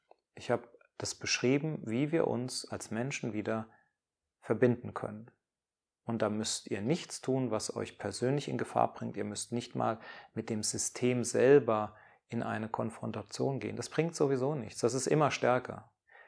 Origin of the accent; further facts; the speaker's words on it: Germany; born there; moved away; Dort bin ich geboren und ich sehe, dass dieses Land Suizid begeht.